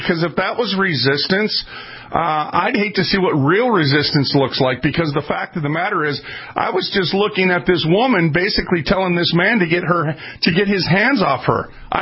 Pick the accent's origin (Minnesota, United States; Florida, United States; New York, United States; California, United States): Minnesota, United States; Minneapolis; I'm from Minneapolis. That area, I drove down there right after it happened.